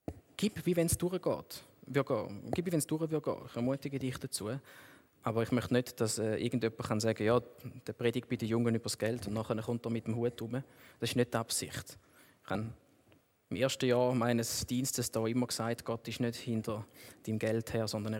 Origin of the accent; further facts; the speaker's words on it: Thurgau, Switzerland; wir kommen aus dem Thurgau, dort zahlt man mit Äpfeln